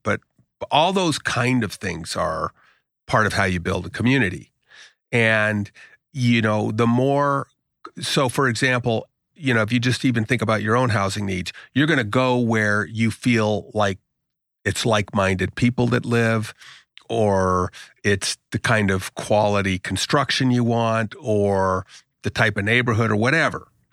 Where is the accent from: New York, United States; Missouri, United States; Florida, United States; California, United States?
California, United States; I come from Southern California and I love the movie Chinatown